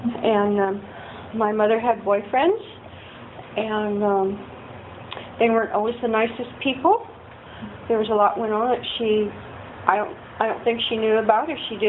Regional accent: Sonoma, California, United States; I grew up in Sonoma, California. I'm a native daughter of the Golden West, whatever they call it. I grew up on a ranch.

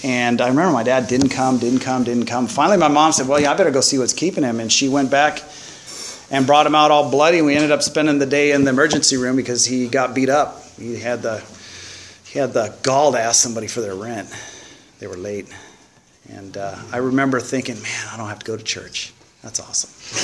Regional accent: Pasadena, California, United States; Born and raised in Pasadena, California, and very religious family, very devout.

